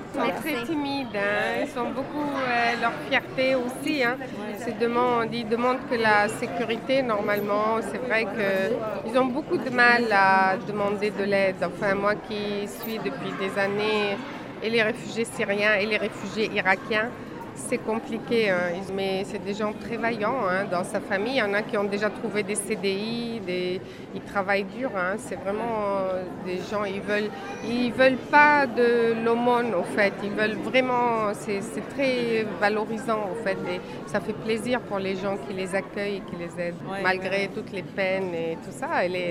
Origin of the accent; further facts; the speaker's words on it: Lebanon; now in Bordeaux, France; je suis libanaise d'origine.